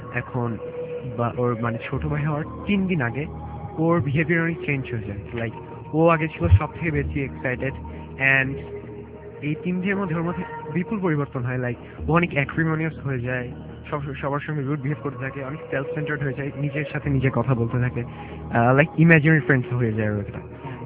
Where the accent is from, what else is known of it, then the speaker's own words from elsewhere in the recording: Kushtia, Khulna Division, Bangladesh; আমার home town Kushtia.